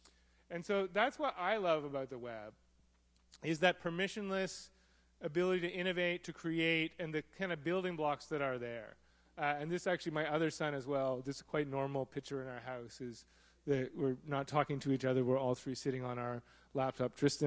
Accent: Canada; As a Canadian

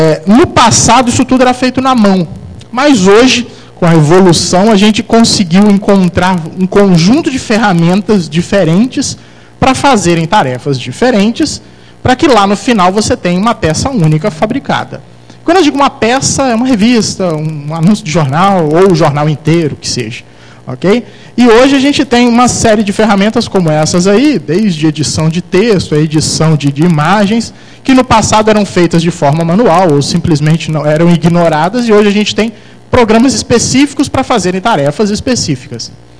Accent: Vitória, Espírito Santo, Brazil; now in Porto Alegre, Brazil; Tá frio aqui em Porto Alegre, né? Nossa mãe do céu. Eu que vim de Vitória

